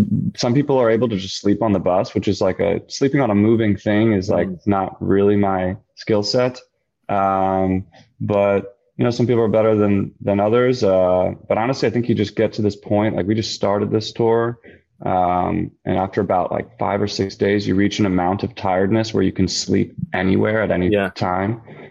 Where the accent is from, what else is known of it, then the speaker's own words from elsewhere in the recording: Philadelphia, Pennsylvania, United States; I'm from Philly too, you know, and a couple of people, or Sam from the band as well, is from Philly.